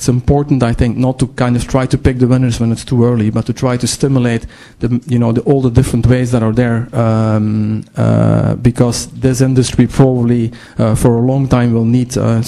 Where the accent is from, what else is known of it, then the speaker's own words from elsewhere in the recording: Belgium; I will give a very small example from my home country. I mean, Belgium is very small, 10 million people.